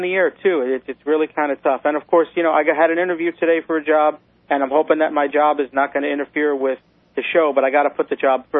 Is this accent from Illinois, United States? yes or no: no; New York City, New York, United States; Whereas, you know, I grew up in Brooklyn, in New York City